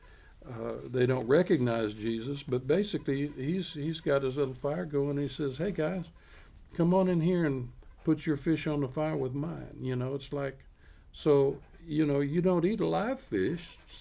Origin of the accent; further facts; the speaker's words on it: Texas, United States; even as a kid growing up in South Texas and messing. I was out crawling around the brush all the time